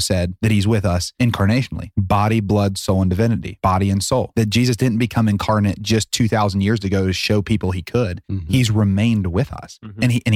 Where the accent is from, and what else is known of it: Ohio, United States; born or raised there